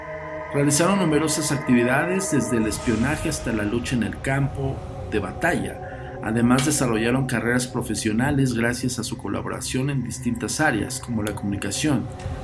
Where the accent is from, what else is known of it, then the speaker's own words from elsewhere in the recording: Mexico; nosotros como mexicanos nos sentimos en sumo orgullo de esta gran nación